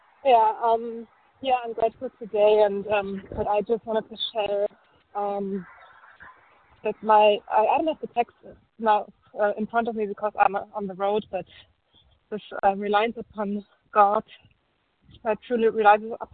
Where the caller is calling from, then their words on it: Germany; English is a second language; recovered compulsive overeater from Germany.